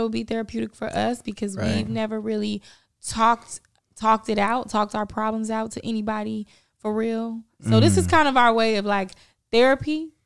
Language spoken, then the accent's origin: English; Chicago, Illinois, United States; now in Los Angeles, United States; So I'm originally from Chicago. I'm born and raised in Chicago. What up, Southside? Yep. Wow, honeys. And I came to LA, I want to say, almost 10 years ago